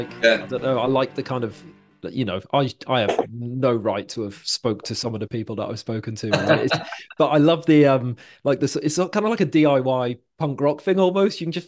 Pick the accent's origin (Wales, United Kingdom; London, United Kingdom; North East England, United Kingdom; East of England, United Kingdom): Wales, United Kingdom; I'm Welsh myself as well